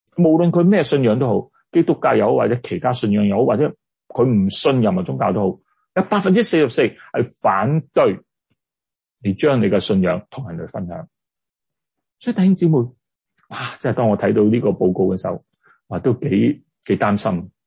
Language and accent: Chinese; China; now in North America; 这个事情我们中国人可能还好一点，在西方人的教会里面，年轻人越来越少来到回教会